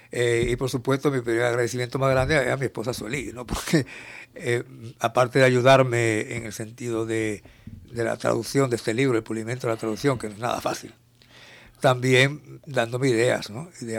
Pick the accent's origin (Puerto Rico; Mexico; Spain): Spain; No soy el único español, el único extranjero que está en ello.